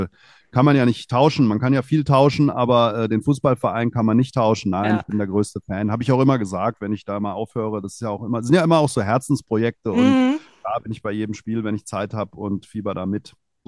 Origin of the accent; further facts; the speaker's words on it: Hesse, Germany; aufgewachsen bin ich im Rhein-Main-Gebiet und habe dann Bauingenieurwesen studiert